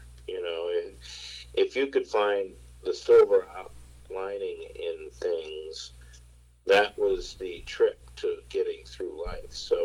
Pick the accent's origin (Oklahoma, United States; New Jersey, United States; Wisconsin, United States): Wisconsin, United States; Madison; Well, I was born in Madison, Wisconsin, I lived there for a good long time.